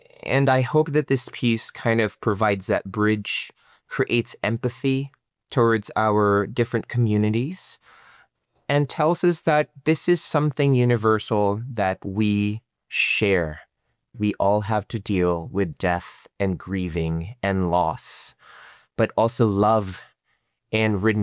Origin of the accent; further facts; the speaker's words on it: Philippines; now in United States; as a young gay man growing up in the Philippines, where, to be fair, we're not really persecuted.